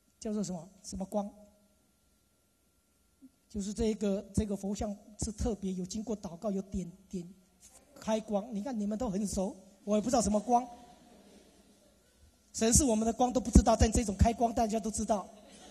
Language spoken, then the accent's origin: Chinese; Taiwan; born there; 我在台湾出生，妈妈爸爸都是拜观音、土地公、大伯公，只要有公的，后面有公的全部都在拜。